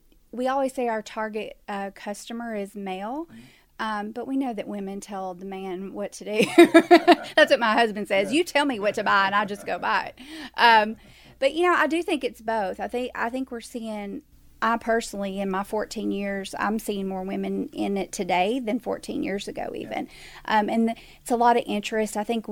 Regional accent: Tennessee, United States; I'm from Tennessee. I can tell you how much it costs in Tennessee.

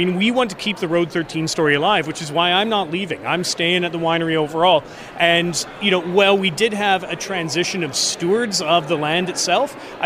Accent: Nanaimo, British Columbia, Canada; also born or lived in Vancouver; I was born in Vancouver, but I moved to Nanaimo when I think I was 3 years old. So I spent pretty much the entirety of my childhood and teenage years here.

